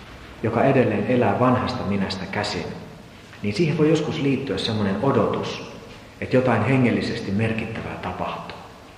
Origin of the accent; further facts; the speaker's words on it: Vaasa, Ostrobothnia, Finland; ja mä kävin Vaasassa, kun mä oon sieltä kotoisin